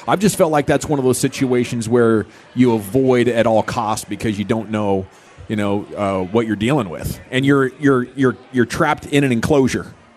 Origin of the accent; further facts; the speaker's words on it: Portland, Oregon, United States; When I grew up in Portland, and they had this like light rail thing that goes through downtown.